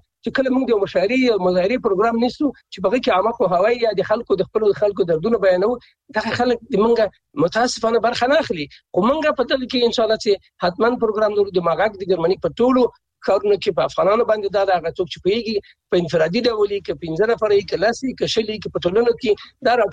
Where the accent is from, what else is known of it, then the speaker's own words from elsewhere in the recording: Afghanistan; moved away as an adult; now in Germany; او افغانان هم له دغسې حالت نه متضرر شوي دي. زه هم چې د جرمني کې ناست یم